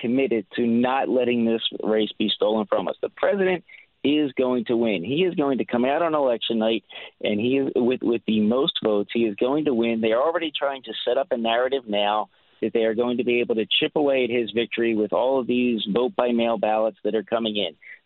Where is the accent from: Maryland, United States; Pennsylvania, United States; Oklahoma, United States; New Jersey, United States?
Pennsylvania, United States; Philadelphia; I'm Philly born and bred myself. I'm from Kensington.